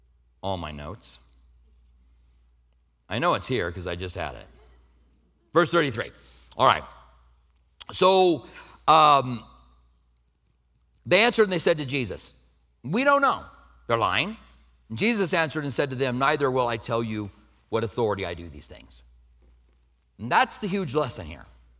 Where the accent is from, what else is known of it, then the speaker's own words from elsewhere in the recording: Albuquerque, New Mexico, United States; Now, I grew up in Albuquerque where in school I would fail classes and they would push you on